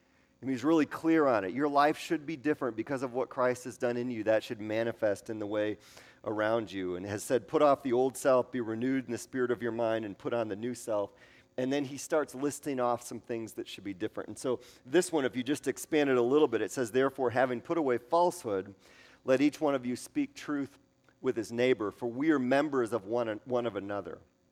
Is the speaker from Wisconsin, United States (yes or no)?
yes; Wisconsin, United States; I'm from Wisconsin. I'm from the Midwest.